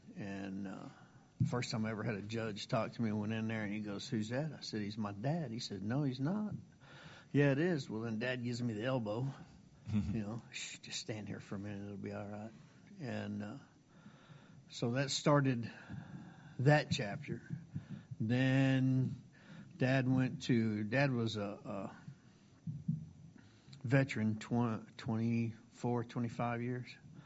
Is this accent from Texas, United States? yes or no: yes; Gatesville, Texas, United States; born there; No, I was born in Gatesville, and then we traveled around with Dad for a long time when he was in the military.